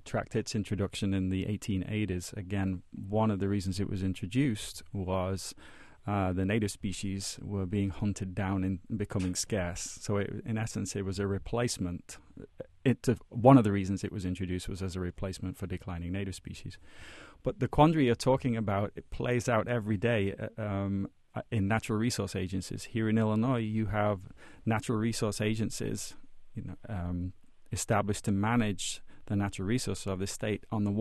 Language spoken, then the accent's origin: English; England, United Kingdom; as you talked about the pheasant, growing up in England, I too, amongst all my farming relatives